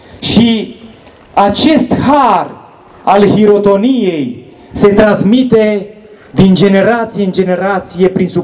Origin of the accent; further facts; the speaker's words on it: Spermezeu, Bistrița-Năsăud, Romania; voi fi la biserica din satul meu natal, Spermezeu